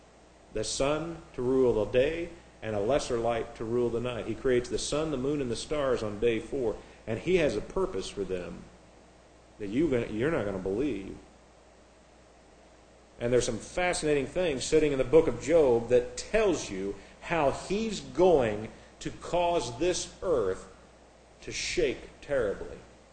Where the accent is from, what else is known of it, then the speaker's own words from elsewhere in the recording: Midwest, United States; They talk about me as a Midwesterner, but it's still the United States.